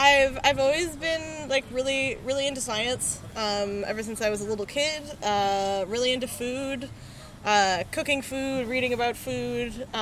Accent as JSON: {"language": "English", "town": "Boston", "region": "Massachusetts", "country": "United States", "tie": "born or raised there", "moved": "as an adult", "said": "I grew up in Boston, Massachusetts. I went to Brookline High School and lived there till I was 18, and then moved to New York for college."}